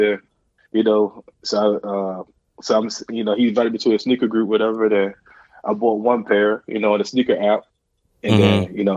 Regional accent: Virginia, United States; yeah, I had a rule because I'm from North Virginia

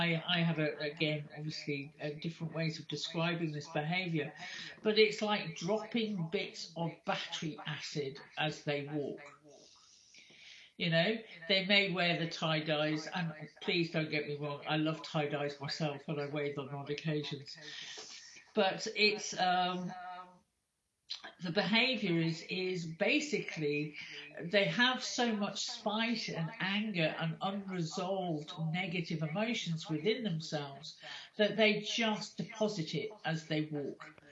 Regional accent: Liverpool, North West England, United Kingdom; born there; I was born in Liverpool. And Liverpool is the, in England, Liverpool is the home of humour or sarcastic humour.

